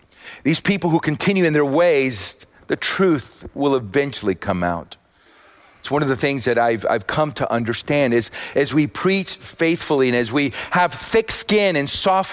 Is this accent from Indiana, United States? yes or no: no; Austin, Texas, United States; And I'm just kidding, because I'm from Austin, and that's the other California.